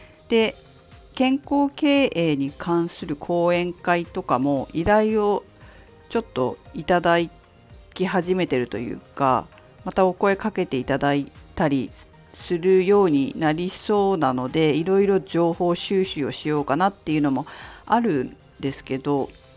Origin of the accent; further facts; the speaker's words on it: Fukushima, Japan; now in Tokyo, Japan; 私が東京ではフィットネスの仕事をしているんですけど、地元の福島県福島市ではもともと父方の家業が農業で